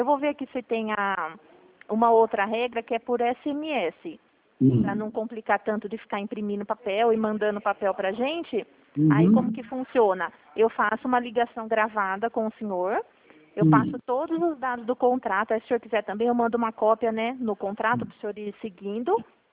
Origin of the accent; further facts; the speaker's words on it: Limeira, São Paulo, Brazil; É de Limeira, sou de Limeira.